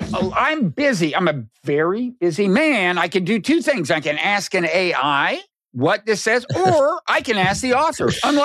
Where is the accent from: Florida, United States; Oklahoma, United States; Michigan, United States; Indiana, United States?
Oklahoma, United States; born there; Well, I was born in Oklahoma and I root for Oklahoma.